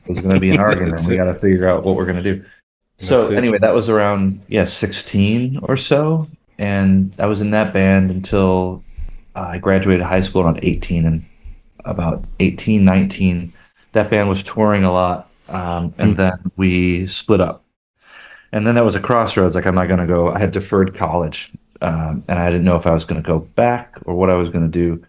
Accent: Rochester, New York, United States; Yeah, I'm from Rochester, New York, and it's Western New York. It's not like New York City at all.

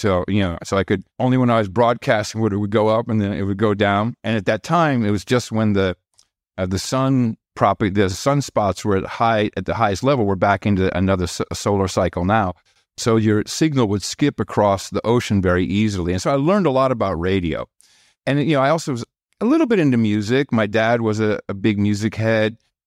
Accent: United States; English is a second language; Also, I had an accent. My Dutch wasn't all that great. I spoke fluent Dutch, but not, I'm like an American.

